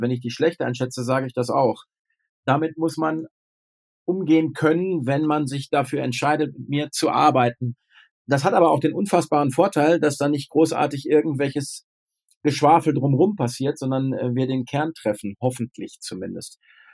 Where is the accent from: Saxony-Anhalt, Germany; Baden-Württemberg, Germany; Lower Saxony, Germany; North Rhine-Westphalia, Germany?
North Rhine-Westphalia, Germany; born there; Ja, ich bin gebürtig aus Ostwestfalen und da redet man gern Tacheles.